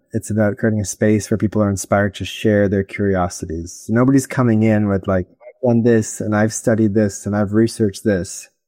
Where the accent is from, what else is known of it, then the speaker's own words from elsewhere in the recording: Ottawa, Ontario, Canada; And I grew up in Ottawa, Canada, capital city